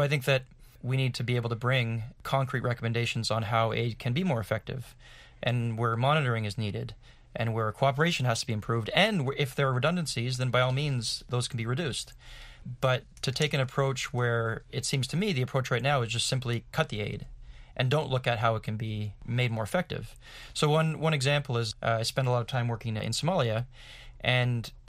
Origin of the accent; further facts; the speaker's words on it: Canada; I'm originally from Canada. Canada is a small country